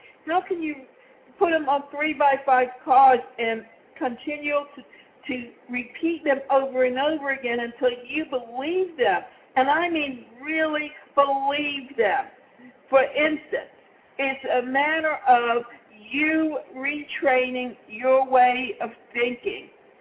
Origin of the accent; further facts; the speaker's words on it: Atlanta, Georgia, United States; now in Deerfield Beach, United States; And especially when I come from Atlanta and end up in Deerfield Beach, Florida, and in Florida, they don't have a rail system that hooks into a bus system.